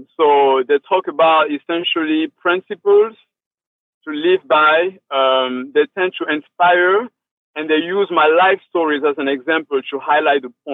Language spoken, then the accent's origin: English; Cameroon; now in United States; I grew up in West Africa, in the country of Cameroon, to be specific. And I guess until I came to the United States